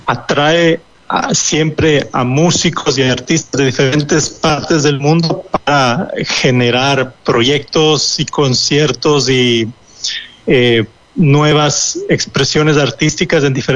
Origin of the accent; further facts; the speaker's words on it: Ecuador; moved away as an adult; now in Italy; yo soy de Ecuador y trabajo más o menos 10 años en el mundo de la música